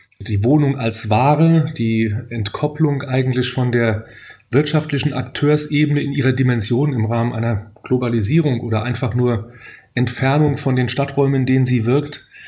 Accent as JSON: {"language": "German", "town": "Leipzig", "region": "Saxony", "country": "Germany", "tie": "born or raised there", "said": "in meiner Heimatstadt Leipzig immer noch ein bisschen anders gesehen wird"}